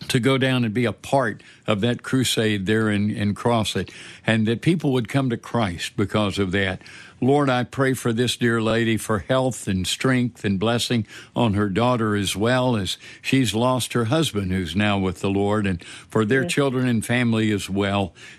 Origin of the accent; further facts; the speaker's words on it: Alabama, United States; I have a prayer request from a dear lady in Alabama, my home state, Mrs. Miner.